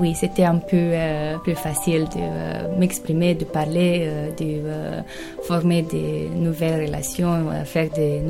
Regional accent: Romania; Je viens de Roumanie et je fais 3 ans. Pour moi, c'est facile d'être une femme en Roumanie parce que je viens d'une famille très moderne.

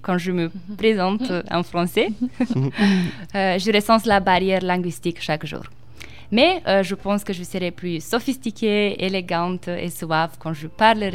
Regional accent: Romania; first language Romanian; French is a second language; Je suis née et je grandis en Roumanie. Donc ma première langue est le roumain.

